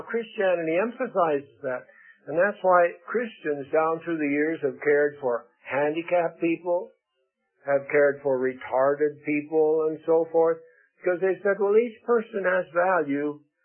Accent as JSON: {"language": "English", "region": "Arizona", "country": "United States", "tie": "born or raised there", "said": "because in the school where I grew up in Arizona, we had many Mexican Americans. In fact, the junior high where I went, there were more of those than Anglos. And so I grew up in a racially diverse atmosphere."}